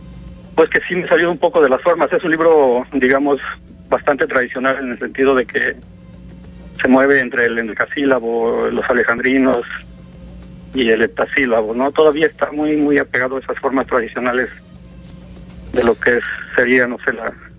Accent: Oaxaca, Mexico; moved away; porque yo no soy de aquí, ¿no? Soy de Oaxaca, pero ya llevo casi 20 años viviendo.

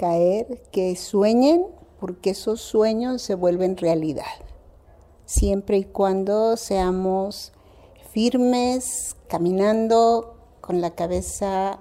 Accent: Cuernavaca, Morelos, Mexico; tengo 66 años, soy de Cuernavaca, Morelos, y siempre he vivido aquí en esta colonia, que es la colonia Carolina.

